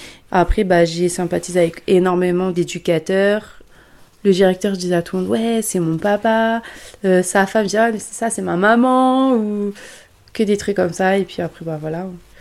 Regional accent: Grigny, Île-de-France, France; J'ai grandi donc à la Grande Borne, à la place aux Herbes.

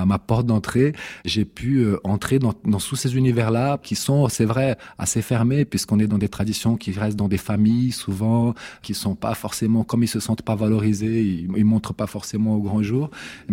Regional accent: Rio de Janeiro, Brazil; quand je suis arrivé de Rio, j'étais pas intégré. À Rio, j'étais le plus blanc de ma classe et là, j'étais le plus foncé.

